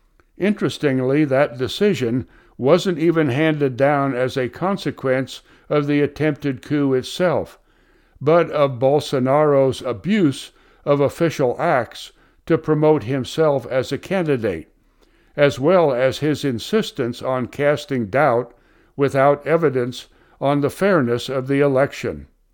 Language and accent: English; Venezuela; My home country, Venezuela